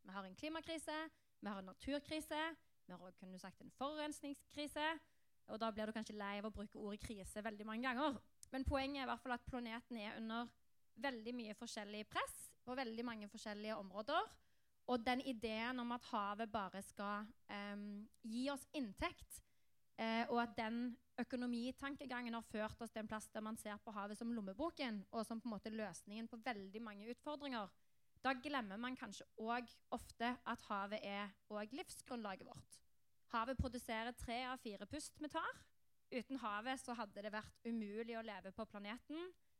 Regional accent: Stavanger, Rogaland, Norway; som dere hører, er fra Stavanger. Men jeg er ikke bare fra Stavanger, jeg gikk i barnehage i oljedirektoratet. Så jeg er liksom oljeunge through and through. Og har vokst opp med olje på peishullen.

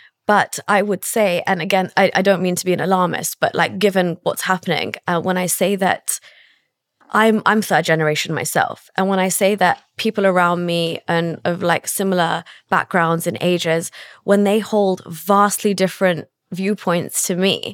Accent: England, United Kingdom; So back then, obviously, I was pretty much still in the fold, but it was only leaving England.

